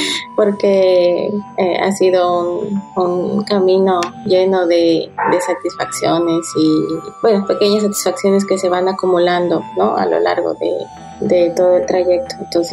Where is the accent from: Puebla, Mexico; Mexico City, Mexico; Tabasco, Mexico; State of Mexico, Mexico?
Puebla, Mexico; yo soy de Puebla, viví en Puebla